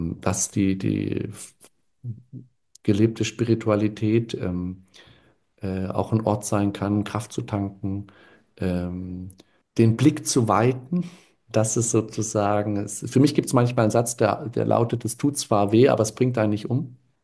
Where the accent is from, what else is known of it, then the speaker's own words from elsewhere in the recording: Baden-Württemberg, Germany; Also ich komme aus dem Süddeutschen, so Schwäbisch